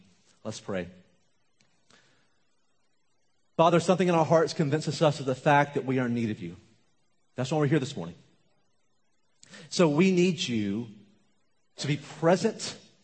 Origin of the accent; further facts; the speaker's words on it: Mississippi, United States; also born or lived in Iran; And so I was born in Iran, came back to the States when I was just a baby, grew up in Mississippi with a bunch of rednecks. I love them. I understand that culture completely.